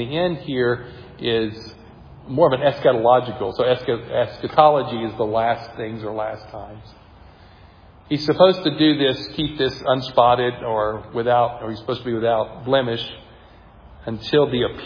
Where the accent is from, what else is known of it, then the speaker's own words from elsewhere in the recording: the South, United States; I'm from the South, so it's parousia, right?